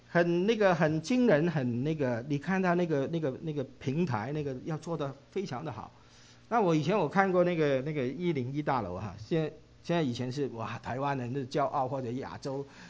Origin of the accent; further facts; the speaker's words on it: Hong Kong; 因为我从香港来，我就知道以前哇